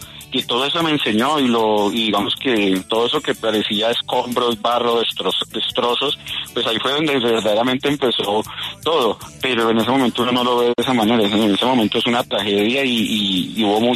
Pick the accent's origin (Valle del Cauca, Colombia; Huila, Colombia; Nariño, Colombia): Valle del Cauca, Colombia; Buga; llegué a la selección de mi ciudad Buga, a la selección del Valle del Cauca.